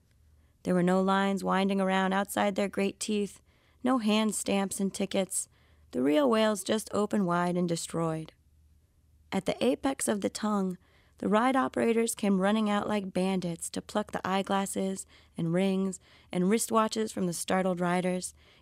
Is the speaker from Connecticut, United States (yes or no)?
no; Florida, United States; So I grew up in South Florida